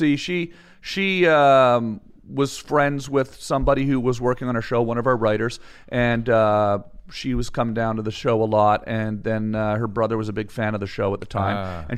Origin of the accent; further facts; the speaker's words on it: Ottawa, Ontario, Canada; now in Hollywood, United States; I'm from Canada, Ottawa, Canada.